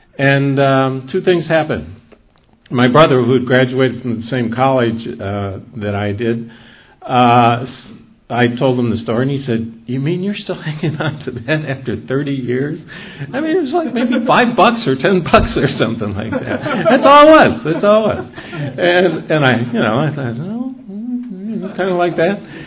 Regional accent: Asheville, North Carolina, United States; And I'm from Asheville

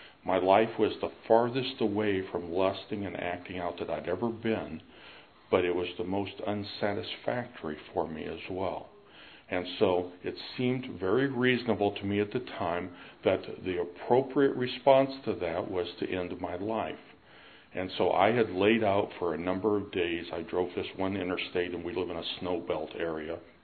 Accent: Pennsylvania, United States; I'm from Northwest Pennsylvania.

